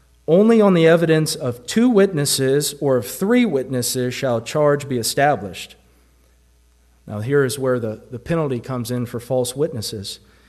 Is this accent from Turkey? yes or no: no; the South, United States; accent: southern; Y'all, you people, my southern accent, y'all destroy this temple